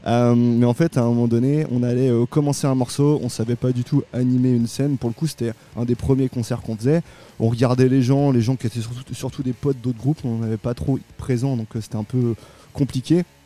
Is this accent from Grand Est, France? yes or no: yes; Troyes, Grand Est, France; born there; On va aller en septembre à Troyes, qui est ma ville natale.